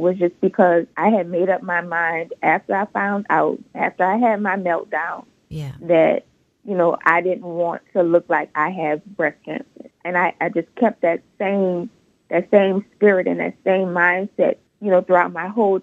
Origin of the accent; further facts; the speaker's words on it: New Orleans, Louisiana, United States; Yes, I'm from New Orleans.